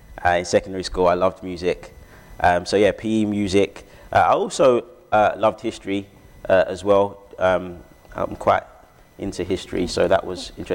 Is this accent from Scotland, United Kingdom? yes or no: no; Catford, London, United Kingdom; I grew up in Southeast London, which I love dearly, Catford. It was a town and really good memories growing up in Catford.